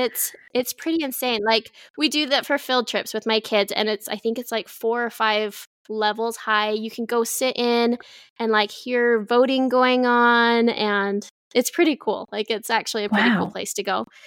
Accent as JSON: {"language": "English", "town": "Salt Lake City", "region": "Utah", "country": "United States", "tie": "born or raised there", "also_born_or_lived": "Boise, Idaho", "said": "I grew up in Salt Lake. Like I said earlier, my dad lived in Hawaii, so I spent my summers in there with him. And then we moved away for 6 years to Boise, Idaho, and we've been back here for 10 years now."}